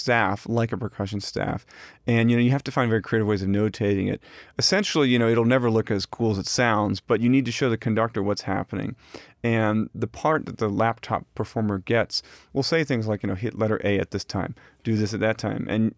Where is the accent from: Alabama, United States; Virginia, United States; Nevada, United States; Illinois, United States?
Virginia, United States; Richmond; there in the nation's capital, close to where I grew up in Richmond, Virginia, is very special for me